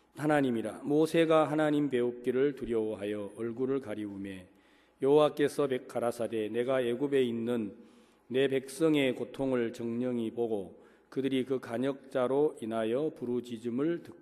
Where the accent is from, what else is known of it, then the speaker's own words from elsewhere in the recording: South Korea; born there; 한국에서 태어난 게 참 제게 큰 행복이구나.